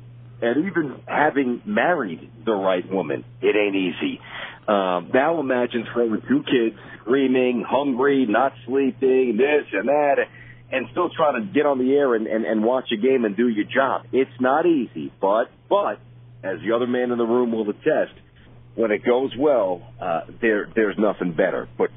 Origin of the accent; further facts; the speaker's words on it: Brooklyn, New York, United States; and I grew up in Brooklyn, New York, so golf was not cool.